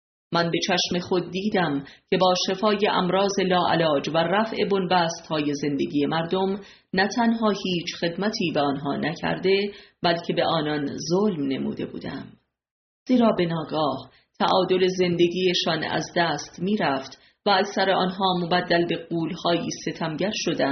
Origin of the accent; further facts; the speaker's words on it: Semnan, Iran; born there; با آغاز تبابت رسمی خود در استان زادگاهم یعنی سمنان همه اعضای فامیل متحیر شدند. من تبابتم را از شاه میرزاد آغاز کردم